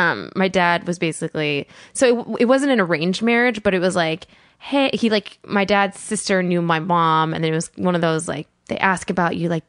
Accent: Colorado, United States; born there; Well, I was born in Colorado too, so they're very interchangeable.

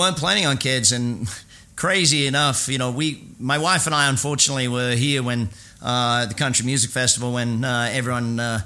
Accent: Australia; now in United States; You know, growing up in Australia

